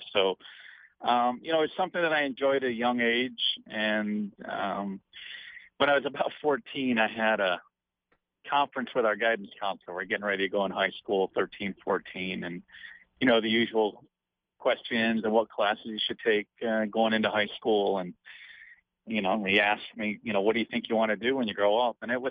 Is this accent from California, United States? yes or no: no; New York, United States; I grew up around Finger Lakes, and but from that moment on, I knew what I wanted to do.